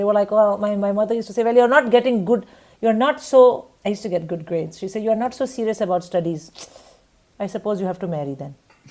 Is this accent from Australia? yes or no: no; India; And I was from India. I was like, no, I will not have alcohol before I read you my essay.